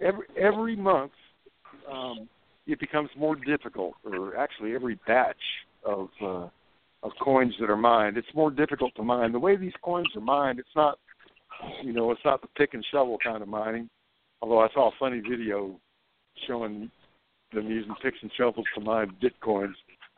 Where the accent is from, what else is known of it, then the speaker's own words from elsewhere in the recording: South Carolina, United States; right here in South Carolina, my home state, for many, many decades.